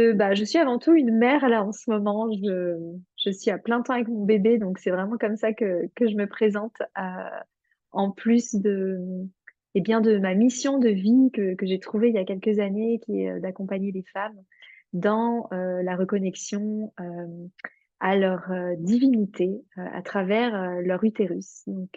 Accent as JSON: {"language": "French", "region": "Provence-Alpes-Côte d'Azur", "country": "France", "tie": "born or raised there", "lives_now": "Portugal", "said": "j'ai 39 ans, je vis au Portugal, je suis française, toutes mes lignées paternelles viennent de Franche-Comté, mais j'ai grandi sur la Côte d'Azur, dans le Var."}